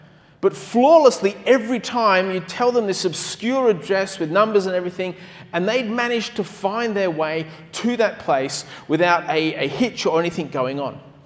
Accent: London, United Kingdom; born there; I was born in London. Spent a lot of time in London over the years

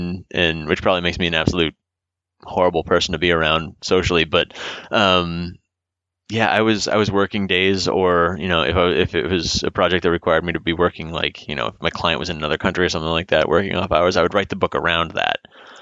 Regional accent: Boston, Massachusetts, United States; And I'm from Boston originally, so Boston's my hometown show.

